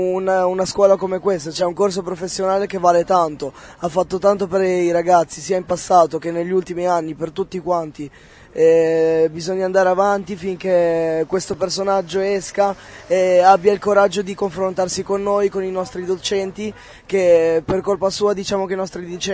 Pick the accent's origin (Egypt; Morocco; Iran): Morocco; sono al secondo anno dell'ENAIP, faccio il corso di montatore meccanico e vengo dal Marocco.